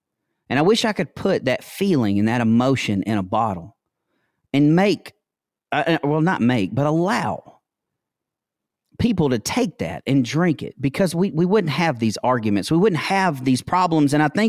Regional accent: United States; as you can tell, I am unapologetically American.

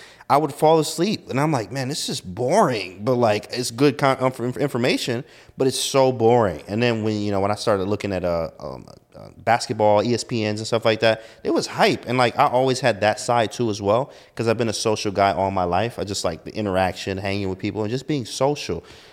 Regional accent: Michigan, United States; You know, I'm from Michigan. So 4, 5, 6 inches, I'm out there knocking on doors.

